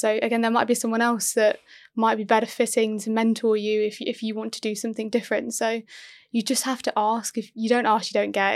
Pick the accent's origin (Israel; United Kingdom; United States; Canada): United Kingdom; Kent, South East England; And then Kent Papers picked it up because I was from Kent